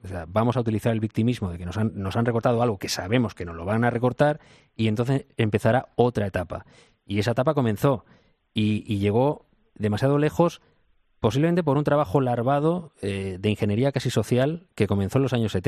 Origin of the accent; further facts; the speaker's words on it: Catalonia, Spain; Los que somos catalanes y tenemos familia allí lo sabemos perfectamente.